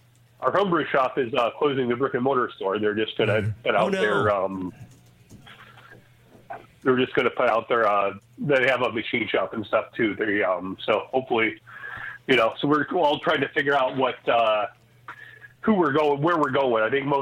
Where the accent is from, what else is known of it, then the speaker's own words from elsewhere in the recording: East Coast, United States; Or Concord. However it is. I'm from the East Coast. It's Concord.